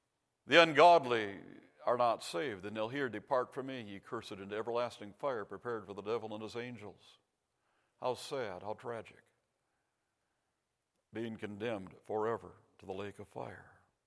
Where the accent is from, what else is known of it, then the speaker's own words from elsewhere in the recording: Pekin, Illinois, United States; About 5 years ago, we went back to my hometown, Pekin, Illinois, where I grew up and then served with my dad for about 10 years.